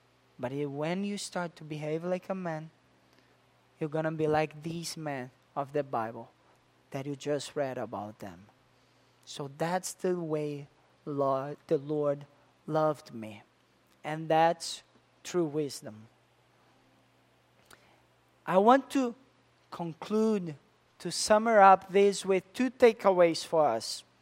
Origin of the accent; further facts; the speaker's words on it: Brazil; moved away; And I came from Brazil. I am an immigrant. I am the second batch of immigrants, if I could call that.